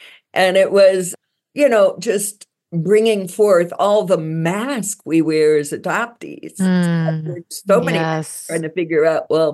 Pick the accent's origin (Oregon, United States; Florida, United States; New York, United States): Florida, United States; Miami; I grew up in Miami.